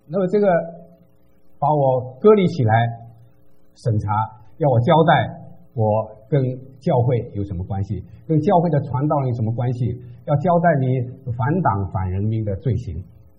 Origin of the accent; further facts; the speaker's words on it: China; moved away; 我们从大陆出来的，从小到现在就受了无神论的影响。